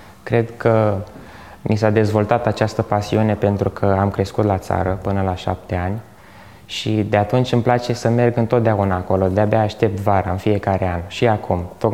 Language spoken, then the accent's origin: Romanian; Craiova, Dolj, Romania; born there; now in Bucharest, Romania; pentru că m-am născut în Craiova. Și este de fapt orașul meu, dacă acolo m-am născut. Eu așa cred. Chiar dacă stau în București de destul de mult timp.